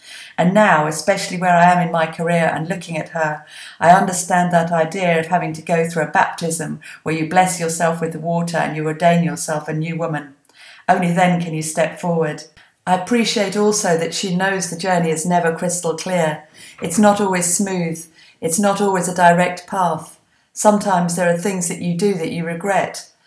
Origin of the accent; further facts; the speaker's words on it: Chicago, Illinois, United States; I'm from Chicago, and both cities have their issues.